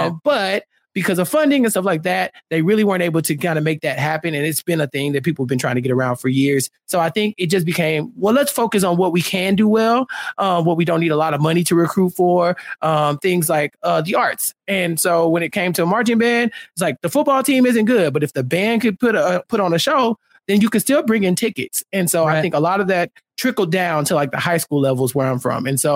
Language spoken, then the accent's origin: English; Texas, United States; So I'm from Texas, right? And football is such a big deal here